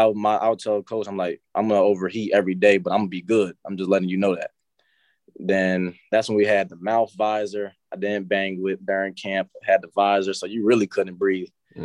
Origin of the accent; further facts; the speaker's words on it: Towson, Virginia, United States; So like, just from the family aspect, I came from Towson, Virginia, it was the same.